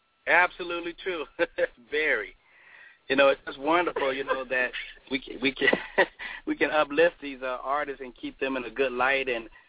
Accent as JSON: {"language": "English", "town": "Chicago", "region": "Illinois", "country": "United States", "tie": "born or raised there", "said": "Well, I grew up in Chicago, Illinois, and of course, I was a very hyper kid"}